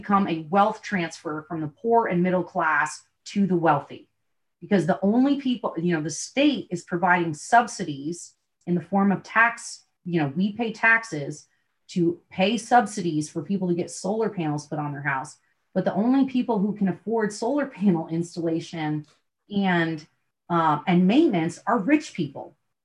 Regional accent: Vermont, United States; I grew up in Vermont. I'm a conservationist.

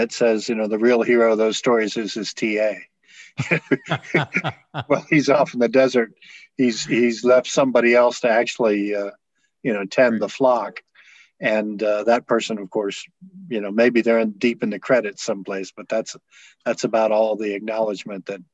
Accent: Vermont, United States; born there; As Southern as you can be when you're born in Vermont, yes.

